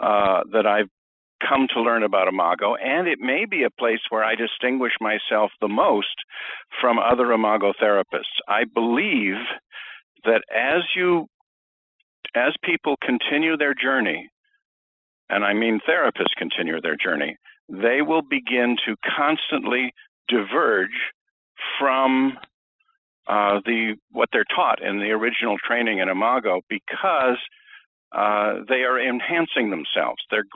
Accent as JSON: {"language": "English", "town": "Boston", "region": "Massachusetts", "country": "United States", "said": "I'm from Boston."}